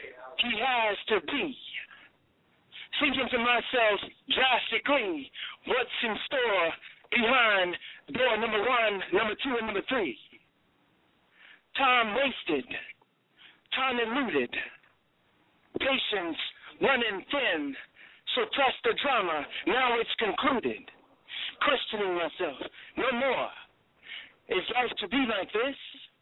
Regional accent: New Orleans, Louisiana, United States; now in Seattle, United States; Being born and raised in the Jazz City, New Orleans, so I thought I would you know, let my roots come out

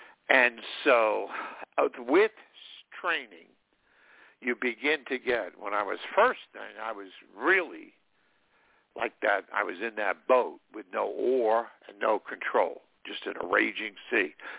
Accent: New York, United States; I'm also from New York, so we tend to be a little animated anyway in volume and intensity compared to, say, Southern people who tend to be much more genteel.

